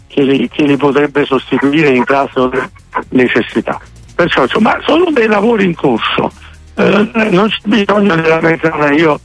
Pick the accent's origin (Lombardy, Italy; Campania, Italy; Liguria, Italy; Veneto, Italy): Campania, Italy; Nola; born there; io sono nato a Nola